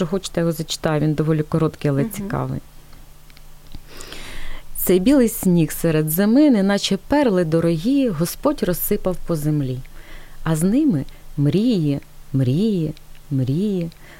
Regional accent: Cherkasy, Cherkasy Oblast, Ukraine; тому що я черкащанка в шостому поколінні.

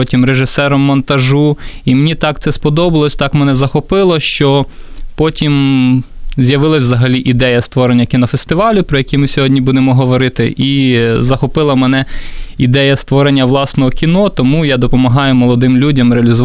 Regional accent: Zhytomyr, Zhytomyr Oblast, Ukraine; Я з міста Житомир, з нашого славетного міста Житомир, яке знаходиться недалеко біля Києва. Ось так, народився там і живу там

